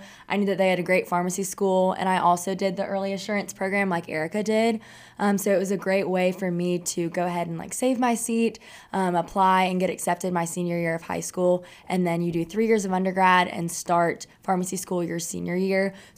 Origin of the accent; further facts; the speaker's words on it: Birmingham, Alabama, United States; I'm also from Birmingham.